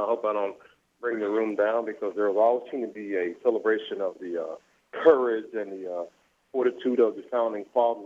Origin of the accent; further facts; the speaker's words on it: United States; I'm an American. I'm a veteran.